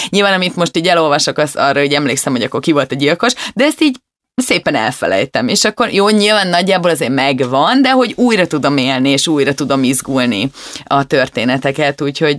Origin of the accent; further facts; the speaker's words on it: Szabolcs-Szatmár-Bereg, Hungary; Nagyon sokat nyaraltunk egy nyírségi kisfaluban, én onnan származom.